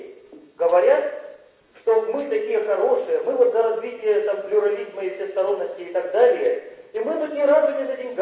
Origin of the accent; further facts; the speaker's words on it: Saint Petersburg, Russia; Чего вы у себя заперли в Питере, в моем родном городе?